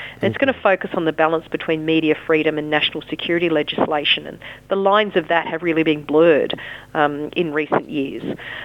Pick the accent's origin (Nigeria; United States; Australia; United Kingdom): Australia; born there; I'm an Australian by birth